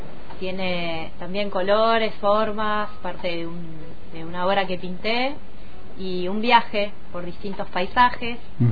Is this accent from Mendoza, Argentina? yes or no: no; Buenos Aires, Argentina; moved away as an adult; nací en Buenos Aires y viví ahí casi 40 años. Y bueno, ahora estoy en Las Aventuras, acá viviendo en Fisque.